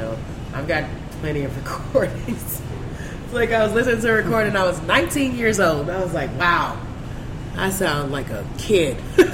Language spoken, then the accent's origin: English; Little Rock, Arkansas, United States; I'm from Little Rock, Arkansas, so. And their music scene is not that big down there, you know.